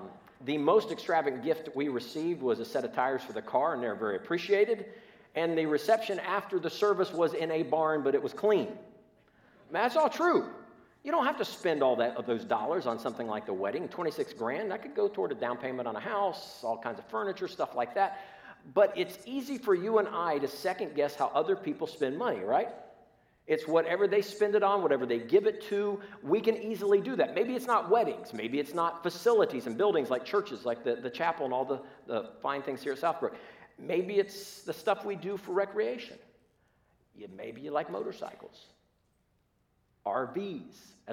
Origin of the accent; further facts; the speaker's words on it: Columbus, Ohio, United States; I grew up in Columbus. I am a Buckeye fan.